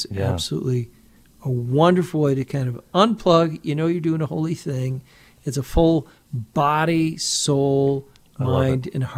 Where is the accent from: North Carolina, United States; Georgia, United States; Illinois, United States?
Illinois, United States; Chicago; I had to muscle through because I'm from Chicago. I'm a Bears fan, and I was in Green Bay, which is Packers territory.